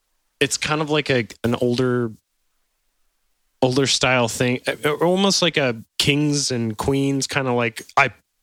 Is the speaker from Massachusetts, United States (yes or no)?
yes; Massachusetts, United States; Ah, we're from Massachusetts.